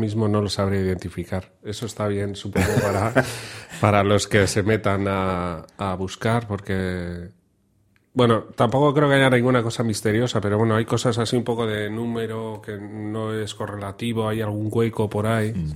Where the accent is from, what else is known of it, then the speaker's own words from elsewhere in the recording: Santurce, Basque Country, Spain; Lo que sí que había un videoclub en la época en donde yo crecí, en Santurce, que cogíamos películas un poco a voleo, ¿no?